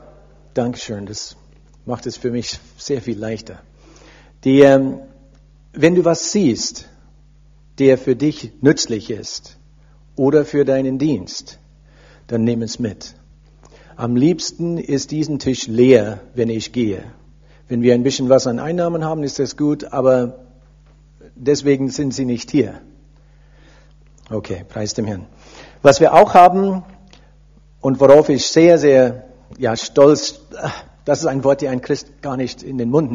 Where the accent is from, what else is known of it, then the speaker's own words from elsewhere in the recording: Heidelberg, Baden-Württemberg, Germany; born there; German is a second language; Ich bin schon 25 Jahre hier in Deutschland. Ich bin eigentlich in Heidelberg geboren. Ich bin ein echter Halbblut.